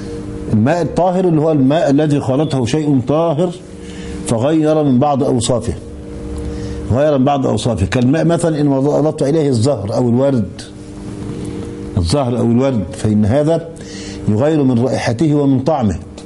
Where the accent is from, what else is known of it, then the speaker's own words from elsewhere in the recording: Egypt; كان عندنا في مصر زمان قبل بناء السد العالي